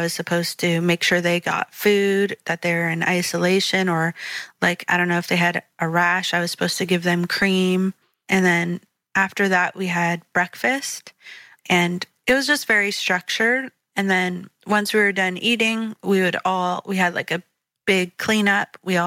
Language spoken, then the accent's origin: English; New Hampshire, United States; born there; So I was born in New Hampshire, and at the time my parents had just built a new house and we were living there.